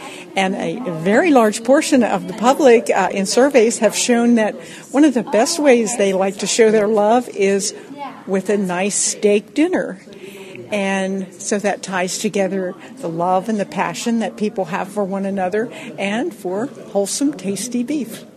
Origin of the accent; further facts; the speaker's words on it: Seven Valleys, Pennsylvania, United States; I am from Seven Valleys, Pennsylvania. We have a dairy and dairy beef operation, my husband and I, and we're in South Central Pennsylvania, in the heart of the agricultural country there.